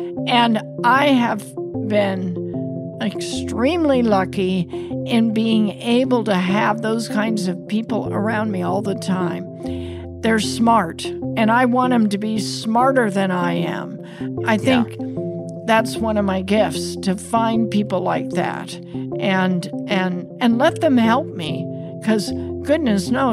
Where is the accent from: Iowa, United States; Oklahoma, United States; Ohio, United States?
Iowa, United States; at heart, I still feel like I'm that little Iowa girl, you know, growing up in the Midwest, having that hard work ethic